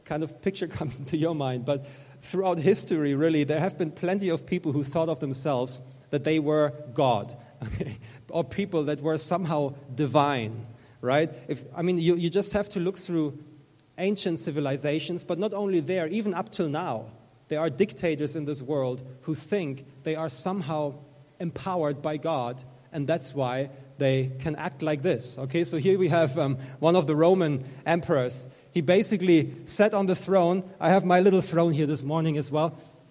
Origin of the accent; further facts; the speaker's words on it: Germany; I'm from Germany, as you know.